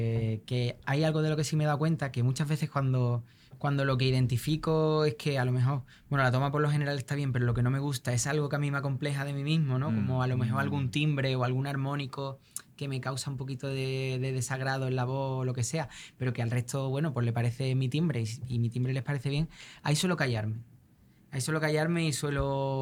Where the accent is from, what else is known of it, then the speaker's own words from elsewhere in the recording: Seville, Andalusia, Spain; como andaluz lo que reivindicaría pero luego como yo soy sevillano en cualquier caso y ahora mismo de la Macarena.